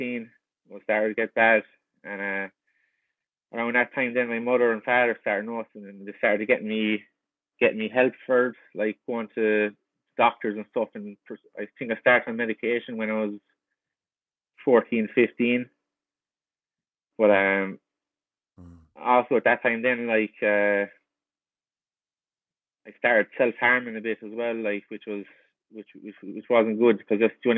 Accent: Kilkenny, Leinster, Ireland; But growing up in Kilkenny, I just used to hurl a lot as a young lad.

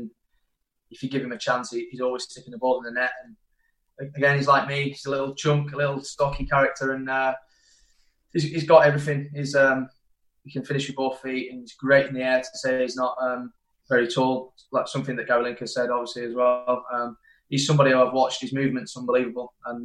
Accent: Sheffield, Yorkshire and the Humber, United Kingdom; Yeah, I come from, you know, a normal background, if you like. My mum and dad, hardworking family, and brought me and my brother up the same way

